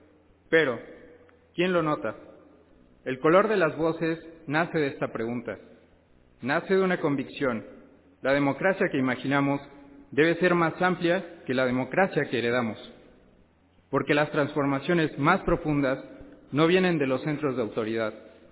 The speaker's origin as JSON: {"language": "Spanish", "region": "Tlaxcala", "country": "Mexico", "said": "soy de Tlaxcala, y hoy comparto el color de las voces"}